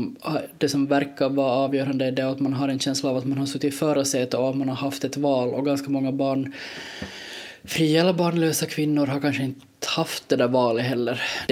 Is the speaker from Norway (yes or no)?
no; Finland; kanske speciellt som finlandssvensk.